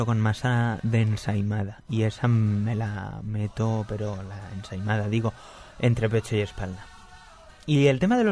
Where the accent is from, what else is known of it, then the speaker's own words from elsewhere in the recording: Chiva, Valencian Community, Spain; Hay en Chiva, en mi pueblo